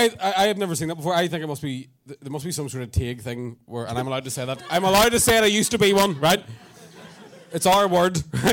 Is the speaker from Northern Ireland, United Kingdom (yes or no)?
yes; Lurgan, Northern Ireland, United Kingdom; I'm from Lurgan, like, it's not like a fucking... I don't bale hay.